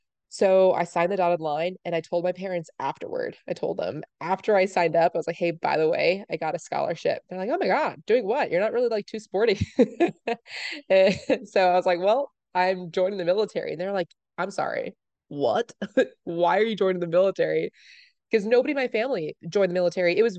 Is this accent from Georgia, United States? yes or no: no; New York, United States; And I was like, no, I'm from New York. I'm from like almost New York City. And so then whatever, I ship off to Enid, Oklahoma.